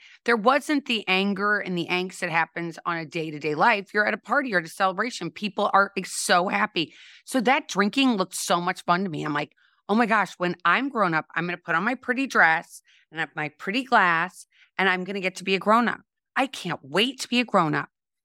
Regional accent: St. Louis, Missouri, United States; So I grew up in St. Louis, Missouri, and I always like to say home of Anheuser-Busch.

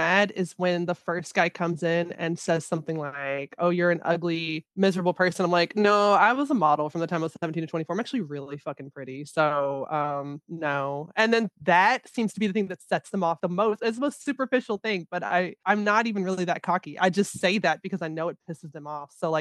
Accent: Memphis, Tennessee, United States; now in Washington, United States; And I'm from Memphis. I lived in Memphis for 27 years, like my whole life, did all my education there before I came up to DC. Anybody from Memphis, you understand that we say we're not from Tennessee, we're from Memphis.

